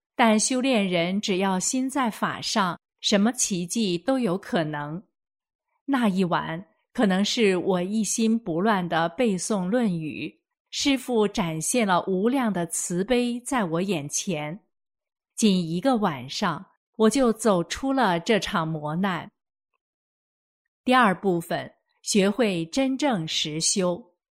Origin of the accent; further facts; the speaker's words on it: Taiwan; moved away as an adult; now in New York, United States; 2011年夏天，我从台湾来到纽约媒体工作约2个月的时间，